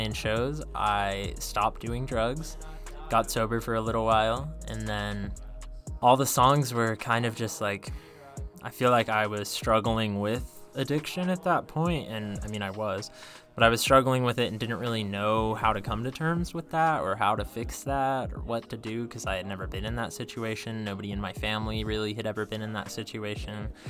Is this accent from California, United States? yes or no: no; St. George, Utah, United States; I grew up in St. George and played in local bands there in the jazzy scene.